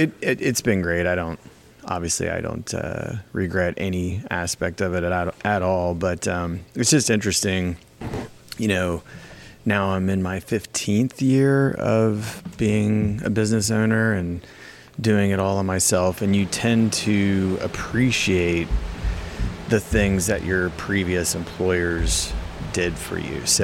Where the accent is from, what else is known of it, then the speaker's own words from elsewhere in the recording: Vandalia, Ohio, United States; No, so I'm from Vandalia, actually, originally.